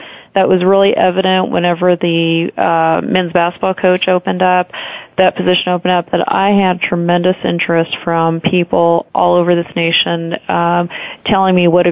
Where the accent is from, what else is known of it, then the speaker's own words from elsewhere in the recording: Colorado, United States; And I'm from Colorado, so I'll adjust to the weather there.